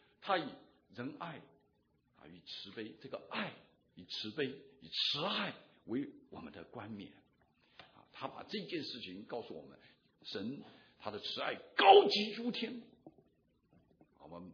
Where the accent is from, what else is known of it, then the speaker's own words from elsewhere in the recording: China; 因为我们中国人都知道自古文人相亲自古就是这样。